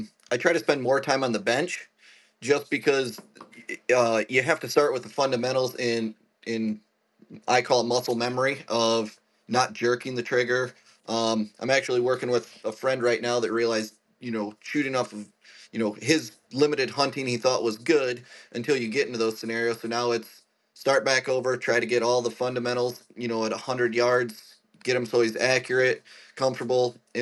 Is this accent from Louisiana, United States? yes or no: no; Michigan, United States; because growing up in Michigan